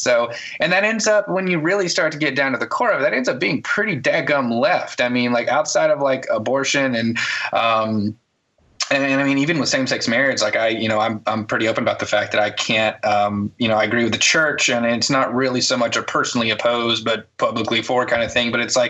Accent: Alabama, United States; Well, I was raised, you know, I'm from Alabama. I still live in Alabama. I love Alabama

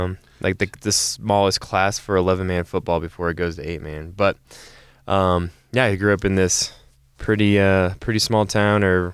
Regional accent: Murdoch, Nebraska, United States; also born or lived in Omaha, Nebraska; Well, yeah, my parents, I grew up in Omaha, and then when I was in sixth grade, we moved to a really small town called Murdoch, Nebraska, and so I grew up there from sixth grade until I graduated high school.

